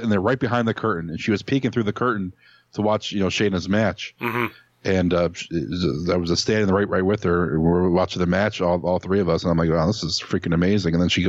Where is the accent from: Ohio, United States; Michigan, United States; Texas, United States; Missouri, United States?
Ohio, United States; Cleveland; I'm from Cleveland, and, you know, we hung out a lot backstage at AIW.